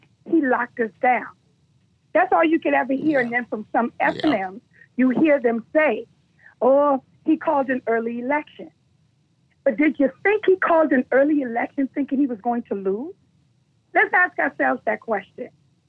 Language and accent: English; United States; Like I said earlier, as an American, I refuse to believe that America voted for a racist.